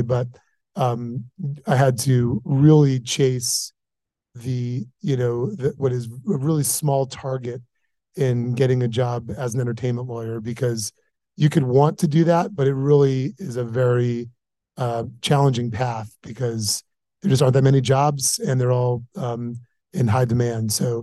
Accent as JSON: {"language": "English", "region": "Florida", "country": "United States", "tie": "born or raised there", "said": "So I grew up in Florida, as far away from the entertainment business as it gets."}